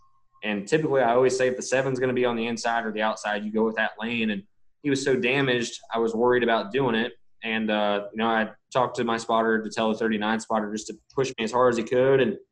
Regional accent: Indiana, United States; growing up, going there all the time, growing up in Indiana.

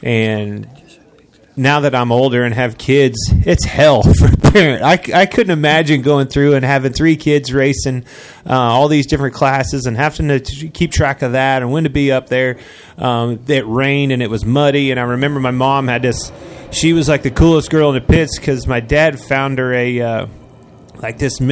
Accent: Kansas, United States; also born or lived in Oklahoma / Texas; We grew up in Kansas. We were raised in Oklahoma, Texas, all over the place.

